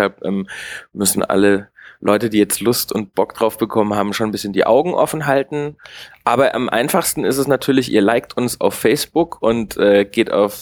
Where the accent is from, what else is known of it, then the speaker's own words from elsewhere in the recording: Baden-Württemberg, Germany; also ich komme aus dem Schwarzwald, ich hatte das halt immer im Schwarzwald so aus, also weil das ist ganz doll verortet, weil da bin ich groß geworden, das kenne ich und so weiter.